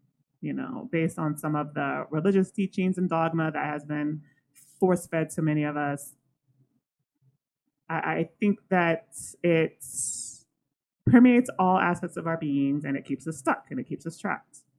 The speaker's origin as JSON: {"language": "English", "country": "United States", "said": "And, you know, I'm from the United States. I know that we love our guns."}